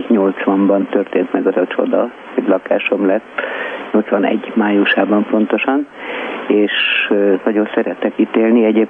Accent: Budapest, Hungary; A Józsefvárosban születtem, és ott nőttem föl, nagyon szerettem.

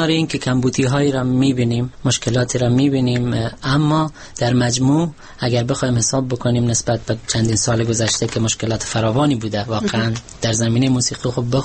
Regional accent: Afghanistan; moved away; ما 27 سال دور از وطن بودیم

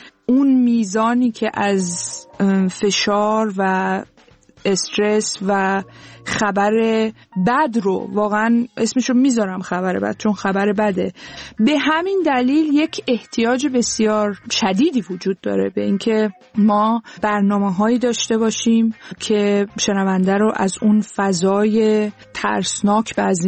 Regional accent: Tehran, Tehran Province, Iran; born there; من تهران به دنیا اومدم. پدر مادرم هم تهران به دنیا اومدن، ولی بخش بزرگی از خانواده 75% آذری هستن.

